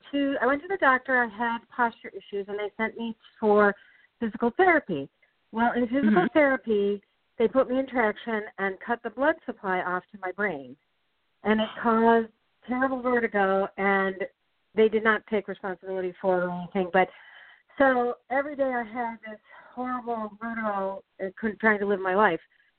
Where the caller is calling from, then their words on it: Chardon, Ohio, United States; I'm from Chardon, Ohio.